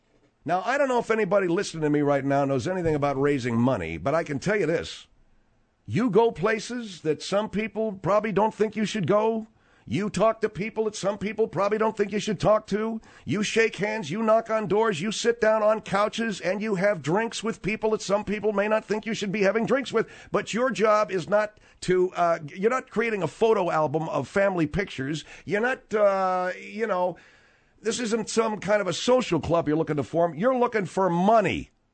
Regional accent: United States; We're, as an American people, as a voting, as just a voters, we are at least 30 years behind what's really going on

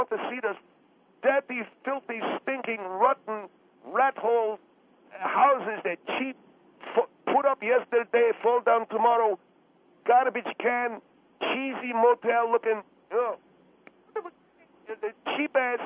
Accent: Alexandria, Alexandria Governorate, Egypt; moved away; it reminded me of places I grew up in Egypt, you know, Alexandria, the different neighborhood.

